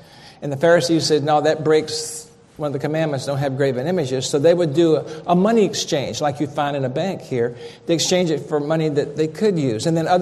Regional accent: Richmond, Virginia, United States; accent: Southern; I'm from Richmond, and I talk a little Southern.

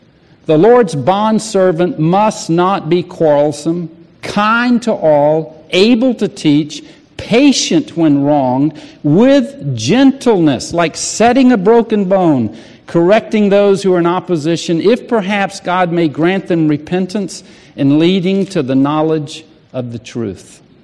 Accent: the South, United States; I was raised in the South as a teetotaler.

